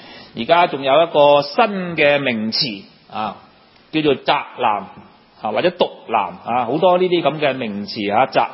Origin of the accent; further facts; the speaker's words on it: Hong Kong; 好似我哋香港人有句说话就食自己